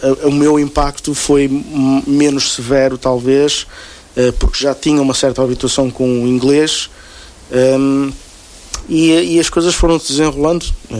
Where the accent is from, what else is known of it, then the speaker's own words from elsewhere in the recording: Porto, Norte, Portugal; Eu sou do Porto, toda a minha vida foi passada no Porto, na zona de Sido Feito, na Baixa, portuense.